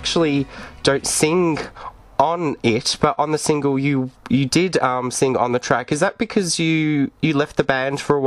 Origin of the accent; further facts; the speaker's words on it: Australia; I'm from Australia. How are you going?